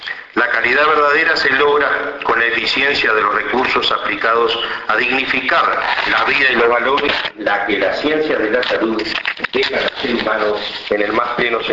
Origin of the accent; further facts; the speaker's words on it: Uruguay; porque somos uruguayos y ya es marca registrada